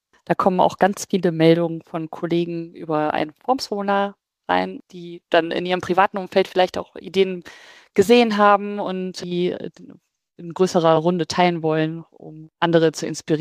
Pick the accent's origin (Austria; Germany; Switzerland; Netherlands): Germany; Ratingen, North Rhine-Westphalia; Also ich komme aus Ratingen und da komme ich häufig halt auch an der Tafel vorbei